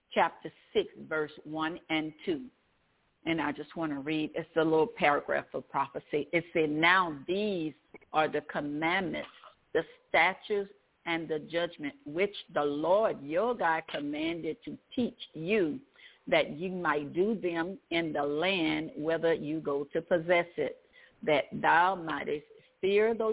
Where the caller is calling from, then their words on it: Baton Rouge, Louisiana, United States; Good evening, my brothers and sisters. This is … I'm calling from Baton Rouge, Louisiana.